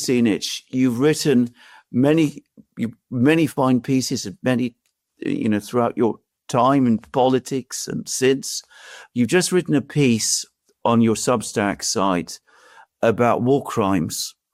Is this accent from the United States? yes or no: no; United Kingdom; Of course, I am British